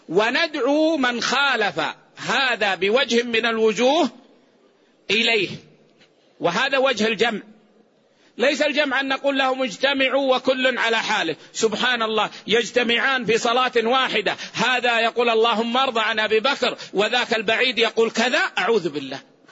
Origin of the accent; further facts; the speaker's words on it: Saudi Arabia; مثلا عندنا في السعودية هنا يذهب إلى مدير الفرع